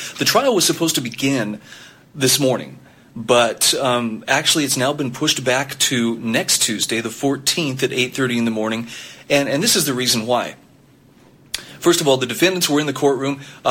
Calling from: Las Vegas, Nevada, United States; I'm checking in from Las Vegas.

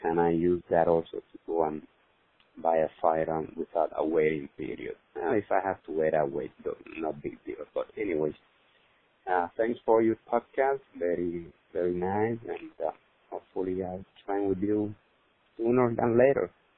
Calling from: Miami, Florida, United States; I'm calling you from Miami, Florida, with a quick question.

